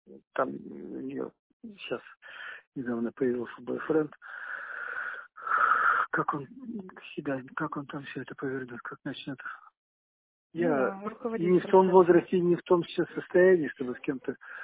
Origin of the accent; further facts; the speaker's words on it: Krasnodar, Krasnodar Krai, Russia; Нет, я из Краснодара.